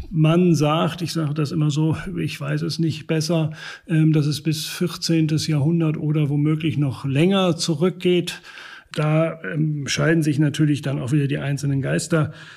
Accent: Northern Germany, Germany; ich bin Norddeutscher durch und durch. Für mich war es in gewisser Weise, wenn man so an Wolken und Himmel denkt, auch ein Zurückkommen von Süddeutschland nach Norddeutschland vor 13 Jahren.

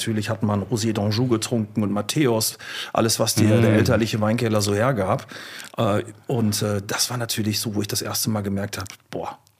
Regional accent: Gütersloh, North Rhine-Westphalia, Germany; in den 80er Jahren in meiner Heimatstadt Gütersloh, also kulinarische Hochburg sozusagen von Deutschland

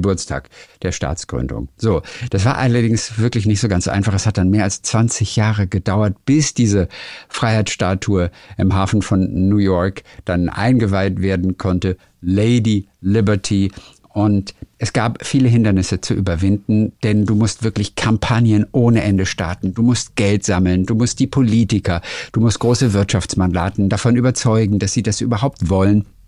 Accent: Germany; Wir Deutschen, ich weiß gar nicht, warum wir uns das leisten können

